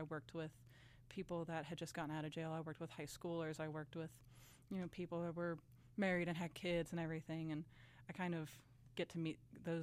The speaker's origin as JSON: {"language": "English", "region": "Kentucky", "country": "United States", "said": "I'm 25 and I'm from Northern Kentucky, which is about 20-ish minutes outside of Cincinnati, Ohio."}